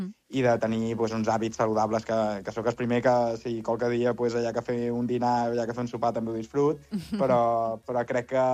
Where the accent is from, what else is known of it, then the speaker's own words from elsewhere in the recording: Balearic Islands, Spain; Vaig tornar a Menorca i a partir d'aquí, pues, de la meva illa i de ca meva, pues, he recuperat aquesta força